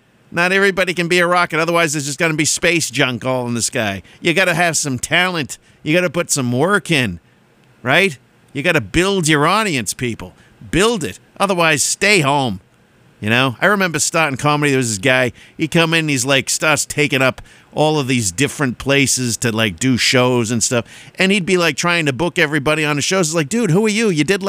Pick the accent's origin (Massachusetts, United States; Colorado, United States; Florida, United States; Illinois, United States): Massachusetts, United States; Tewksbury; So I'm from Tewksbury, Massachusetts.